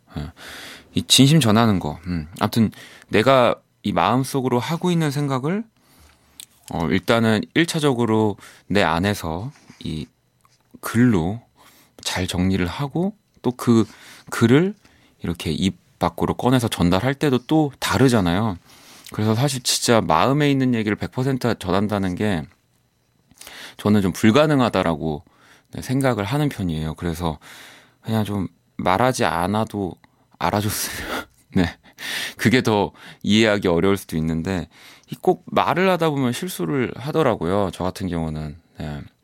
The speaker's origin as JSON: {"language": "Korean", "region": "Incheon", "country": "South Korea", "said": "저는 인천 사람이라서"}